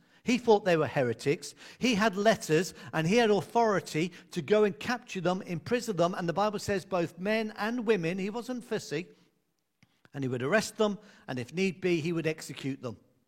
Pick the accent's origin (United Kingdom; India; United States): United Kingdom; But we're British, so often it's just a handshake.